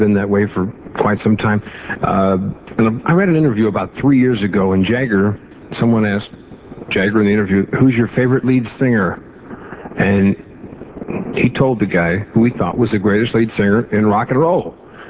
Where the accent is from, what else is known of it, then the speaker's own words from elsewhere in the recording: Los Angeles, California, United States; now in Washington, United States; this is my first show on the radio here in Washington, and I'm originally from Los Angeles